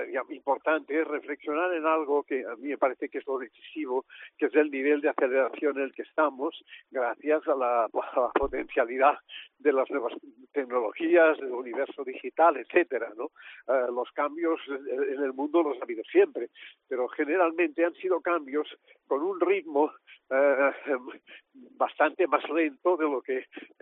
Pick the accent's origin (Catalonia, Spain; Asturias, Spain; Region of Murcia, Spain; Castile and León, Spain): Catalonia, Spain; Cervera; mi pueblo de origen, que es Cervera.